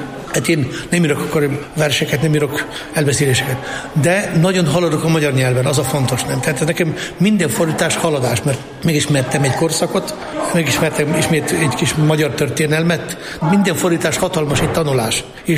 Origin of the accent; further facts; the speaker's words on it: Csente, Prekmurje, Slovenia; also born or lived in Hármas; De mégis az volt a szerencsém, hogy Csente faluban nőttem fel, 13. évig, akkor pedig hármas faluba költöztem